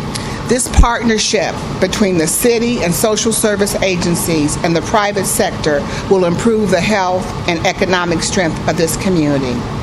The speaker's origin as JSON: {"language": "English", "town": "Columbus", "region": "Ohio", "country": "United States", "tie": "born or raised there", "said": "because growing up in Columbus, I lived on the Near East Side, and I used to go to Maryland Pool to swim."}